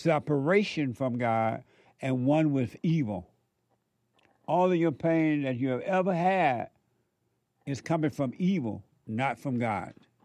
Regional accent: Alabama, United States; We grew up together down in Alabama.

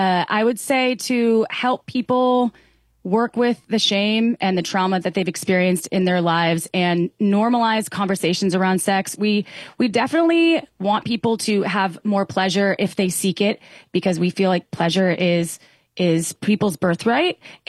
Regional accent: Midwest, United States; So where I grew up in the Midwest, they were scary places

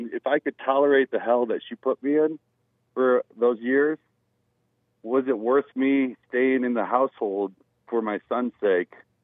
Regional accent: Detroit, Michigan, United States; you know, we're from Detroit, and she would have homeless people living with us

